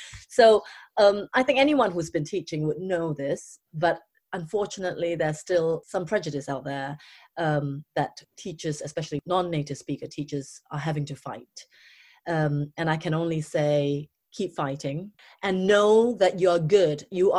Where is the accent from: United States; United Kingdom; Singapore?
Singapore; first language English; You see, I consider myself a native speaker because I grew up speaking English. I was educated through the medium of English because I come from Singapore.